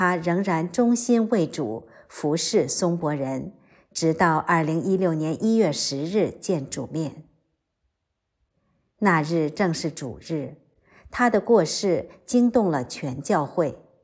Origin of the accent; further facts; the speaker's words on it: Taiwan; now in United States; 我出生和成长在台湾，总以为基督教是西方人的信仰，没想到神竟把我带到了美国。